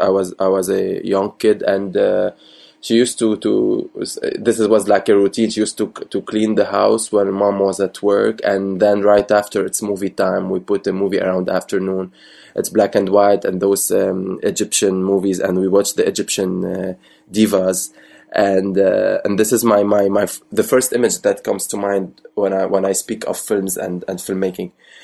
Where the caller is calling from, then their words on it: Beirut, Beirut Governorate, Lebanon; I'm calling you from my bedroom in Beirut.